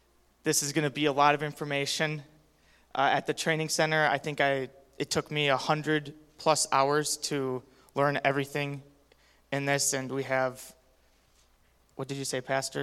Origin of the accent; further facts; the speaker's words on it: Wisconsin, United States; I'm from Wisconsin, near Green Bay, you know, best state, best city.